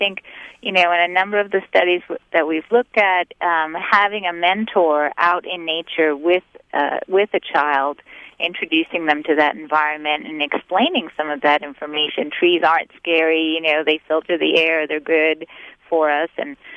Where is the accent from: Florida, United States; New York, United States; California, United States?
New York, United States; New York City; moved away; I remember when I grew up in New York City, and when I moved out to Pennsylvania for the first time, lived in a place with no streetlights